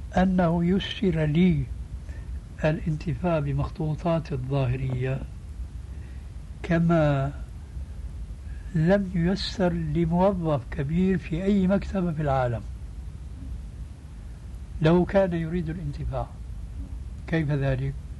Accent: Damascus, Damascus Governorate, Syria; يبعثر الكتب فيها الصالح والطالح كما يقال عندنا في دمشق

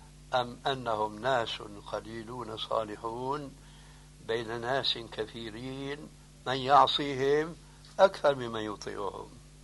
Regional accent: Syria; الحكاية التي تحكى عندنا في سوريا

